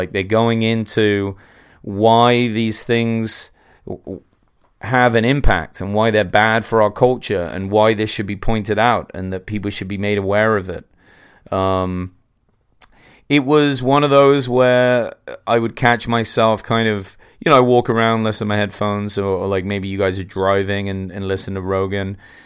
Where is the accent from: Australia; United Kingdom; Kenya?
United Kingdom; England; now in United States; I should know. I'm English, but I don't know.